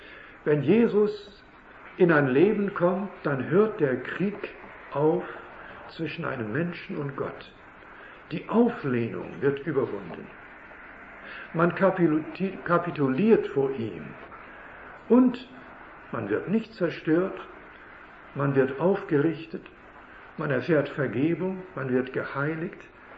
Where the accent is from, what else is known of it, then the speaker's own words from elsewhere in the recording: Canada; Denn wir kommen ja aus Kanada, wie ich gestern sagte.